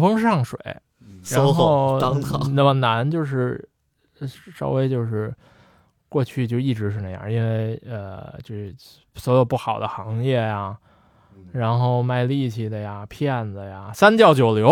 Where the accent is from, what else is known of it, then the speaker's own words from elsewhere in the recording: Beijing, China; 我是土生土长北京的，然后爸妈也是约等于北京吧，然后北京的学校我是从小学到高中毕业都是。